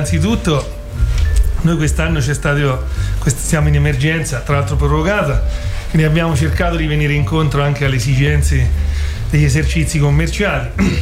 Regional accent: Switzerland; born there; Io ci sono nato in Svizzera

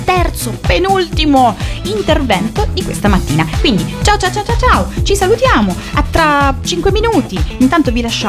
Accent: Umbria, Italy; Guarda, io ti assicuro che da Umbra

